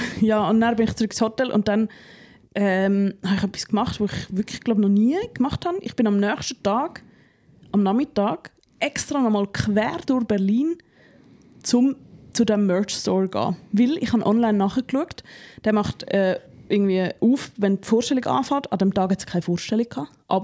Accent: Switzerland; Das kann man als Schweizerin auch fast nicht relaten.

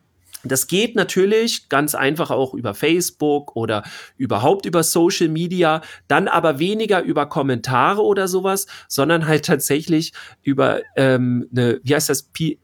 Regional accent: Bavaria, Germany; Finden wir interessant, aber wir sind ja aus Bayern.

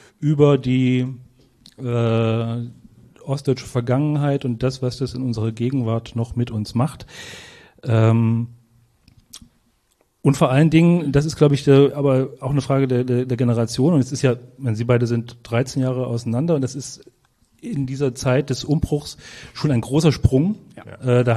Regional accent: Eisenach, Thuringia, Germany; ich komme aus der Autostadt Eisenach.

